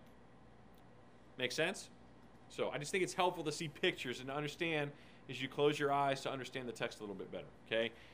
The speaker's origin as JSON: {"language": "English", "region": "Texas", "country": "United States", "said": "I'm from Texas. None of this makes sense to me, okay?"}